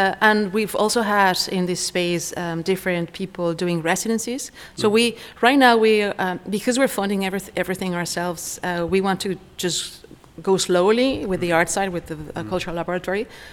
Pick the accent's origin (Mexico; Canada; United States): Mexico; English is a second language; Because I'm from Mexico, I wanted something that reminded me of Mexico and Spain.